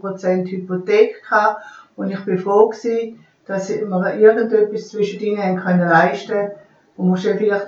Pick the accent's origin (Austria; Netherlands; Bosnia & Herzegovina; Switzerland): Switzerland; Oberuzwil, St. Gallen; Ich komme von Oberutzwil.